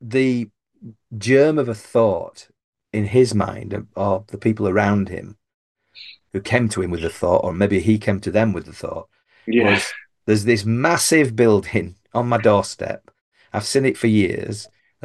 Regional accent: Yorkshire and the Humber, United Kingdom; We only get into Lancashire if there's a fight going, you know, because we're from Yorkshire.

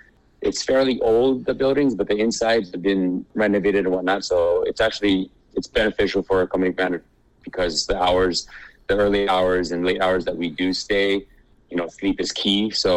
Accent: Hawaii, United States; Yeah, I mean, I think growing up in Hawaii and then being stationed in California

